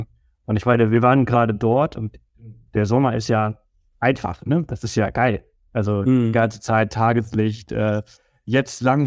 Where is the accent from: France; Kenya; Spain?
Spain; Mallorca, Balearic Islands; now in Germany; also ich komme ja aus Mallorca und ich bin die Sonne wirklich gewohnt, also ich bin aufgewachsen.